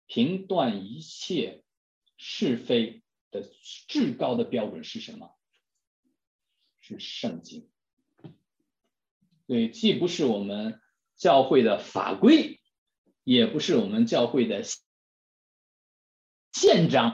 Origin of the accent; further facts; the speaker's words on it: China; 这在我们中国人的思想当中是根深蒂固的